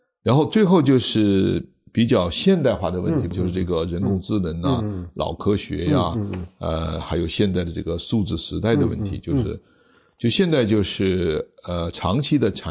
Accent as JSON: {"language": "Chinese", "country": "China", "said": "那我们中国人呢还是比较喜欢止修"}